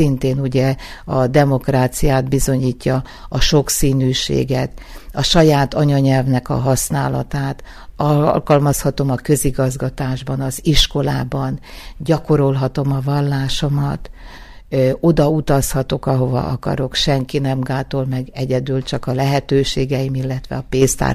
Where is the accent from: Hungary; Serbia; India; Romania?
Serbia; Vojvodina; Például én Vajdaságból jöttem